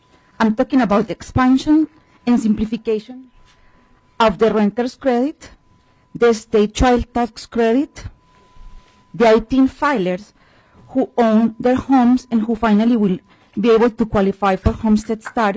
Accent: Colombia; English is a second language; now in United States; I am originally from Colombia, and after 21 years of living here

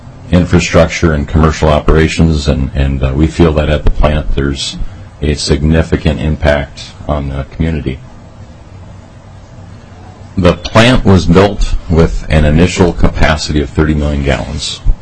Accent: Minnesota, United States; I am proud to be a resident of Minnesota. I was born in Minnesota. I've been a resident of Minnesota my whole life.

